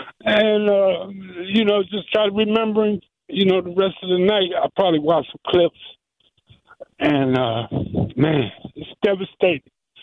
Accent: Wisconsin, United States; I grew up in Wisconsin. So how did I gravitate to this guy?

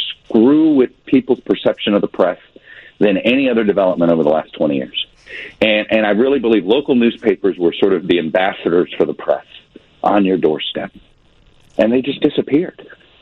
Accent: United States; a political campaign, is just offensive to me as an American.

